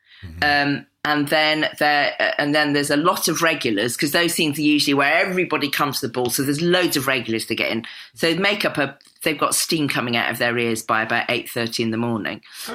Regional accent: South West England, United Kingdom; Where I grew up, we filmed at a place called Badminton House, which is about 5 miles from where I grew up in the Cotswolds.

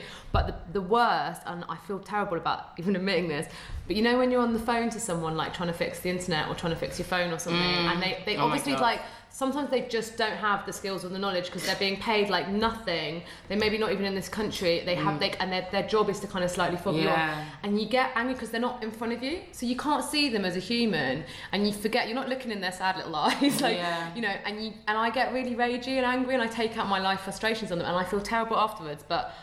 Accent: United Kingdom; I'm so sorry. We're so British.

